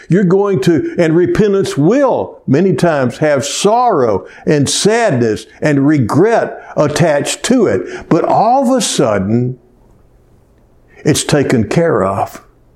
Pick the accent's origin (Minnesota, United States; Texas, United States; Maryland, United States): Texas, United States; Cleveland; Our first church, I grew up in First Methodist Church in Cleveland, Texas, just your basic traditional.